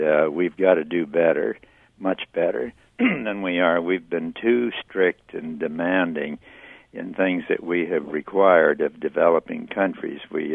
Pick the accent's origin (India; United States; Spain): United States; South Dakota; I'm glad that I grew up in South Dakota to get me hardened to that Siberian climate.